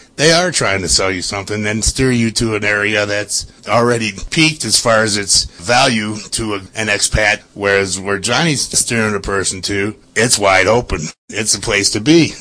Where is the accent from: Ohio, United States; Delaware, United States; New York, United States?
Ohio, United States; Sheffield Village